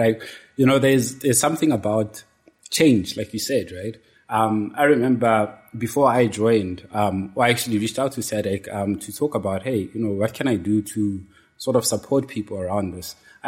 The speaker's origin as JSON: {"language": "English", "country": "South Africa", "said": "I'm also South African"}